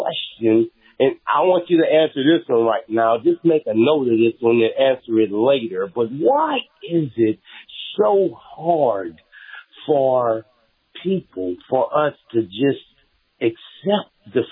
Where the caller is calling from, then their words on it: Indianapolis, Indiana, United States; I'm calling you from Indianapolis.